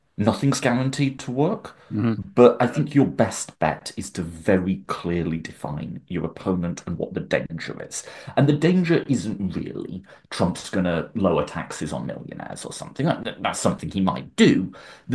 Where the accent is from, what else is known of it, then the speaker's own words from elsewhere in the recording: United Kingdom; Or my home country of the UK, where our Labour government has been very much